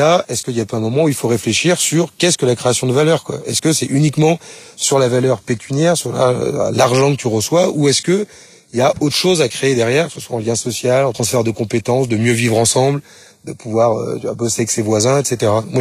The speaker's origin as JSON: {"language": "French", "region": "Nouvelle-Aquitaine", "country": "France", "said": "Moi, je viens de l'île de Léron, en plus. Donc, tu vois, la plage, ça me parle, quoi."}